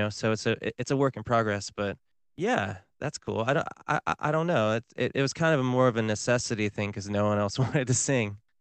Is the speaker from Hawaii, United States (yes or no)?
no; Laguna Beach, California, United States; Frankly, I just didn't tell anybody I was from Laguna Beach for years because that's all anybody would talk to me about.